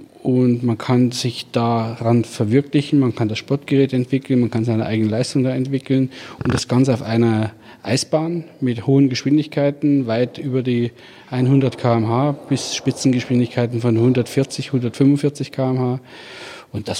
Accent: Friedrichroda, Thuringia, Germany; da wo ich herkomme, aus einem kleinen Dorf mit 5.000, 6.000 Einwohnern seinerzeit

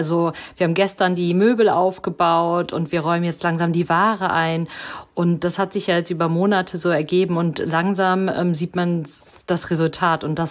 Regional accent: Mönchengladbach, North Rhine-Westphalia, Germany; ich komme aus Mönchengladbach

